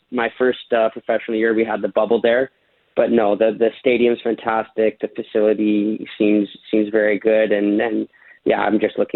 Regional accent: Canada; No, I want to play as Canada. Come on.

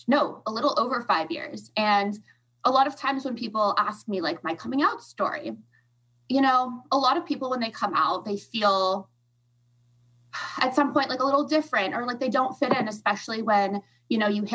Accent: Los Angeles, California, United States; I am from Los Angeles, California.

